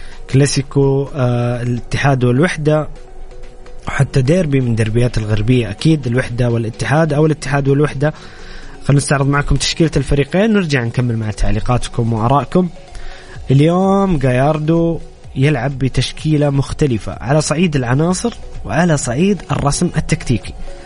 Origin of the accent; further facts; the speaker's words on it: Jeddah, Makkah Province, Saudi Arabia; لأنه هذا ملعب عندنا في جدة وحشنا كثير